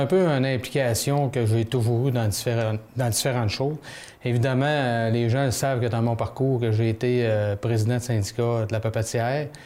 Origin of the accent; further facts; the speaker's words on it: Dolbeau-Mistassini, Quebec, Canada; Tu sais, j'ai toujours demeuré à Dolbeau-Mistassini. Mm. Je suis né à Dolbeau-Mistassini. J'ai toujours été fier de cette ville-là. J'ai toujours aimé cette ville-là.